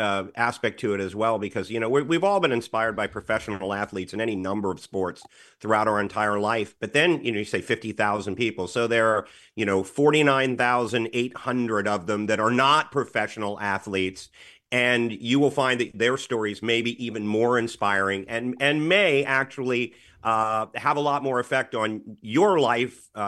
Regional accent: Washington, District of Columbia, United States; I grew up in Washington, D.C., and my one regret is that I never did my time in New York City.

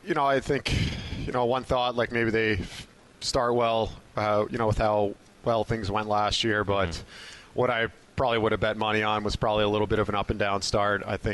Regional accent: Long Island, New York, United States; also born or lived in Vancouver; growing up in Long Island, hockey really wasn't that big in that area at that time.

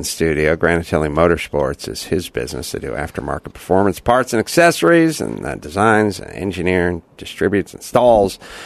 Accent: North Hollywood, California, United States; I'm from North Hollywood.

